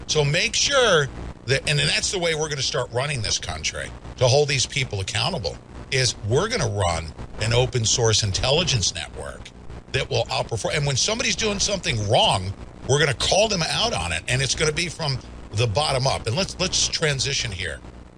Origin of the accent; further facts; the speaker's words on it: Ohio, United States; I'm from Ohio.